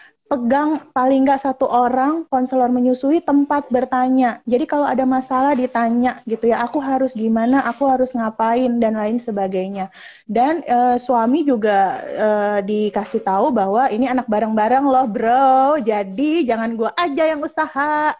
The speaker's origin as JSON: {"language": "Indonesian", "region": "Sumatra", "country": "Indonesia", "said": "apalagi saya kan orang Sumatera, tiap hari tuh harus makan sambal."}